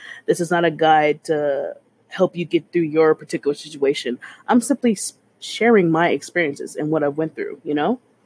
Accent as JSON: {"language": "English", "region": "Texas", "country": "United States", "said": "Like I said … I'm a Texan in my late 20s."}